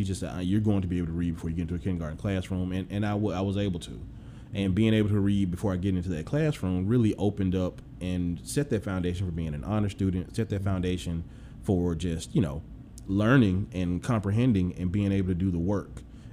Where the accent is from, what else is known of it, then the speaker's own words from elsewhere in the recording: Greenwood, United States; So so when I think about growing up in Greenwood, all of that permitted an existence that was different from a lot of what was going on in the region.